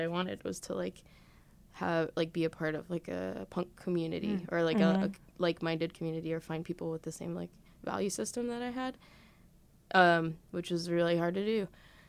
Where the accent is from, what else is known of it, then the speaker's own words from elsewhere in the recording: Elizabeth, New Jersey, United States; So I grew up in Elizabeth, which is like